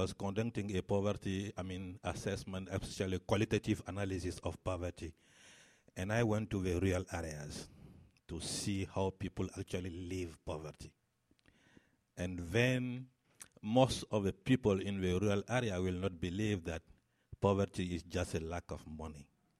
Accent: Côte d’Ivoire; I'm from Cote d'Ivoire. It's called Ivory Coast in English.

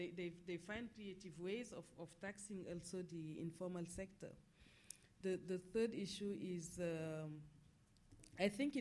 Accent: Senegal; I'm from Senegal.

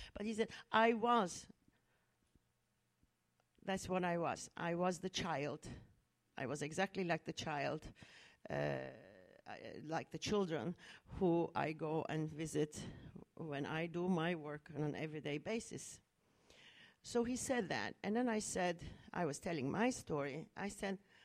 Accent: Turkey; I'm from Turkey, I grew up in Turkey, and I still live in Turkey, of course, part of the time.

